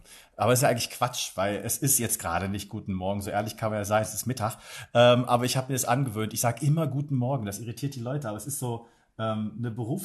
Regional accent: Magdeburg, Saxony-Anhalt, Germany; Ich komme ja gebürtig aus Magdeburg und habe dort schon immer irgendwie Fernsehen machen wollen.

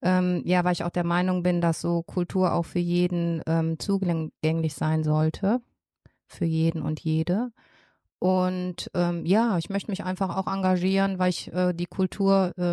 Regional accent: Düsseldorf, North Rhine-Westphalia, Germany; Genau, ich bin Düsseldorferin. Ich wohne im Düsseldorfer Süden. Und Düsseldorf ist mir ans Herz gewachsen.

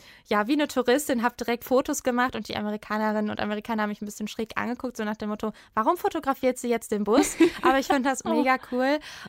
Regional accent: Germany; accent: German; mit meinem deutschen Akzent

